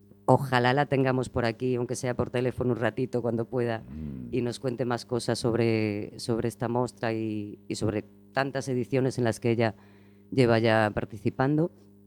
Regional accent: Pontevedra, Galicia, Spain; yo iba mucho a Cangas, yo soy de Pontevedra, Cangas está al lado

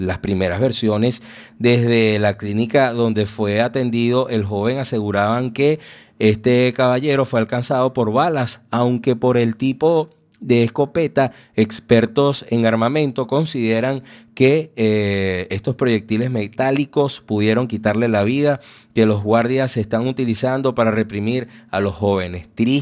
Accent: Venezuela; como venezolano

